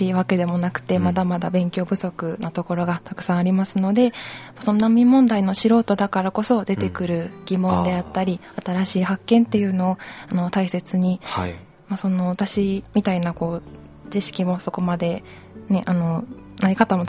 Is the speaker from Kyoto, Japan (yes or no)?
yes; Kyoto, Japan; 出身は京都で、生まれも育ちも京都です。